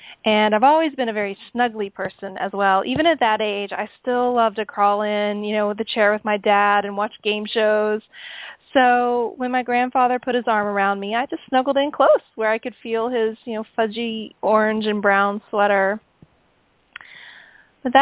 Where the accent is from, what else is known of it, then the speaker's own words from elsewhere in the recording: Oklahoma, United States; My story really begins when I was 5 years old, middle-class kid, growing up in Oklahoma, acre out the back door.